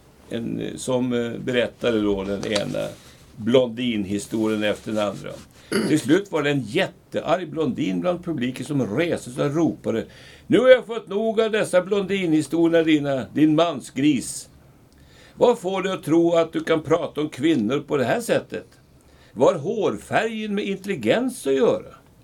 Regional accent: Sweden; Jo, jag är svensk.

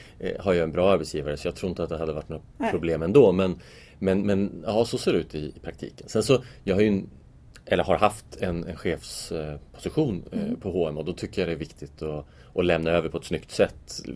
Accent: Tyresö, Stockholm County, Sweden; Jag har bott i Tyresö egentligen stora delar av mitt liv. Mm. Mina föräldrar flyttade hit när jag var 5, så att jag är uppväxt i Öringe. Har gått på dagis på Sagan. Jag har gått i skolan i Stimmet, föräldskolan. Och gått på gymnasiet på Tyresö gymnasium.

